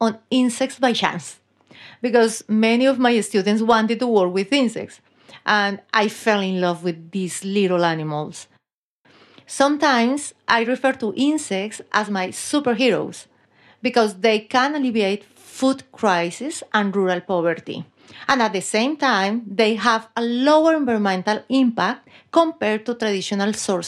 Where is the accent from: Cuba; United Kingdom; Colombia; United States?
Colombia; I'm from Colombia